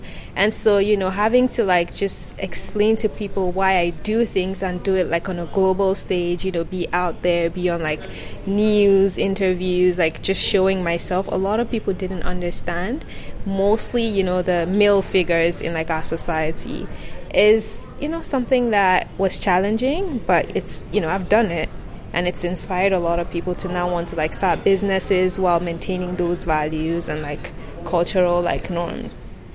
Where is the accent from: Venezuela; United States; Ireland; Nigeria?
Nigeria; Northern Nigeria; So growing up in Nigeria, I'm a northern girl, and a northern girl means that, you know, we're very conservative.